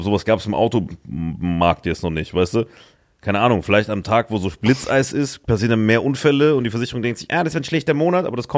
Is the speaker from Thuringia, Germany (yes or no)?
no; Saarland, Germany; ich bin Saarbrücken sympathisch als Saarländer.